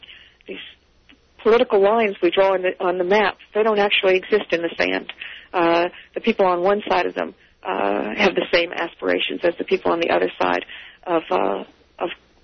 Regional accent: Japan; also born or lived in Italy; when I was growing up in Japan and for a while when my dad was stationed in Italy.

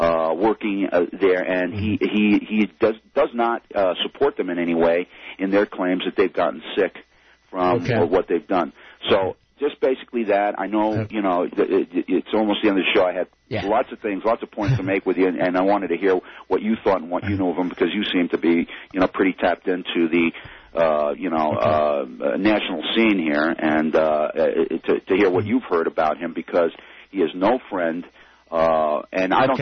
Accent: New York, United States; And I'm a New Yorker. I have family in New York, very much involved with the uniformed workforce

